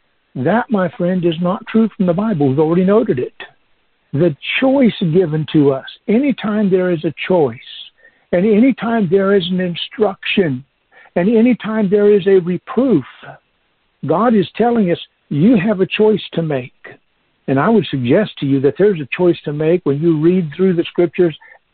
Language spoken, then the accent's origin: English; Ashland, Oregon, United States; also born or lived in Yreka, California; I'm from the West Coast originally, spent 33 years in Ashland, Oregon, 2 years in Yreka, California. That's 35 total.